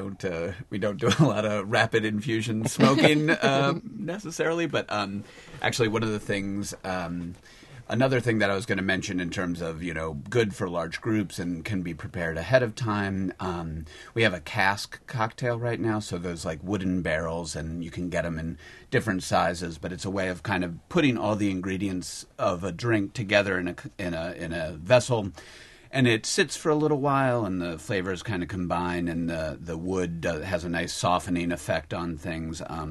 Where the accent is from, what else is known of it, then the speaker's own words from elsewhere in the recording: New Orleans, Louisiana, United States; I grew up in New Orleans, and the milk punch is a big thing there.